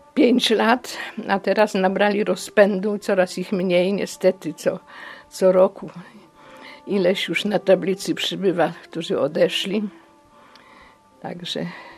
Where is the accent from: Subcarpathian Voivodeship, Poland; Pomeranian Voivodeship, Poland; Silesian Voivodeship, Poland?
Pomeranian Voivodeship, Poland; Kartuzy; A ja jestem stąd. Ja jestem z Kaszubka, z Kartuz.